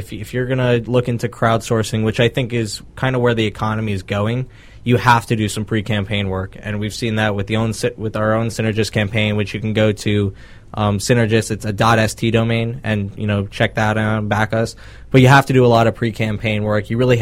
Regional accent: Boca Raton, Florida, United States; Well, I'm born and raised in Boca Raton.

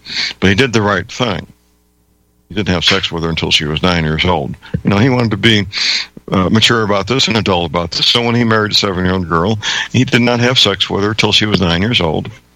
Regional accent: St. Louis, Missouri, United States; That, in fact, happened in my hometown, St. Louis.

